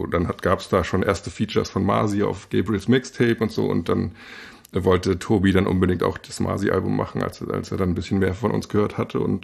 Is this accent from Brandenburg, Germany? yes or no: no; Rostock, Mecklenburg-Vorpommern, Germany; Also wir sind alles Rostocker, genau.